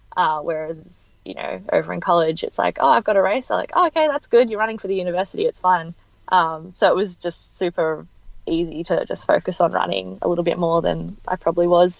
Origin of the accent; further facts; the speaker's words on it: Riddells Creek, Victoria, Australia; Yeah, so we're in Riddles Creek, which is sort of the edge of the Macedon Ranges, I guess, which is, yeah, probably a good 45 minutes to Essendon.